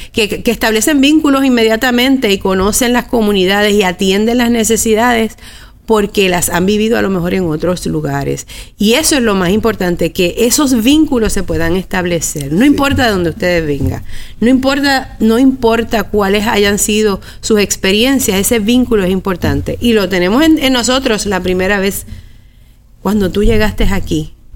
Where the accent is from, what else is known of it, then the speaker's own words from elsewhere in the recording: Humacao, Puerto Rico; yo soy de Humacao, estudié aquí, conozco todos los recovecos de este recinto, trabajo aquí hace más de 20 años